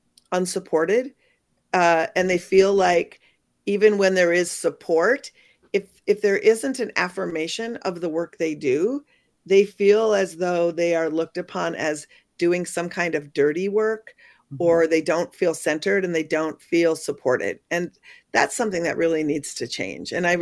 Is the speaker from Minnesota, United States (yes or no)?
yes; Minnesota, United States; And also Minnesota, you know, I'm a Minnesotan.